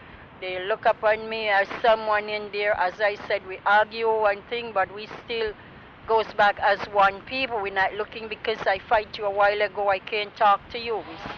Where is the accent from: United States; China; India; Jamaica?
Jamaica; now in Canada; I'm a Jamaican. I leave from Jamaica in 72, the 6th of April, and I came to Canada at that time